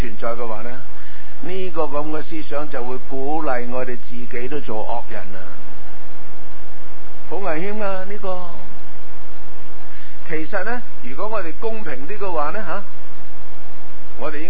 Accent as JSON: {"language": "Cantonese", "country": "China", "said": "这个就系我哋中国人所讲话天有眼或者天冇眼呢个问题啦"}